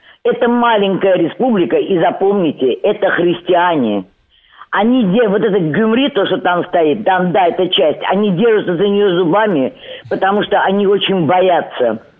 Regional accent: Baku, Azerbaijan; С Баку. Выросла в Баку, родилась в Баку.

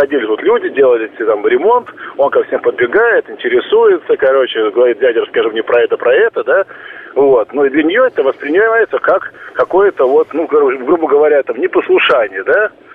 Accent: Moscow, Russia; я из Москвы.

